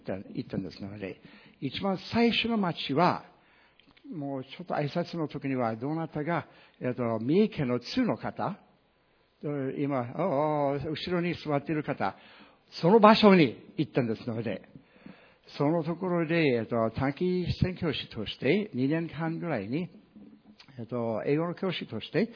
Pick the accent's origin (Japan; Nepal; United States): United States; Oregon; Japanese is a second language; 私はアメリカ人で、オレゴンの、オレゴンで、生まれ育ってましたんですので、25年間、農家の育て、農家のところで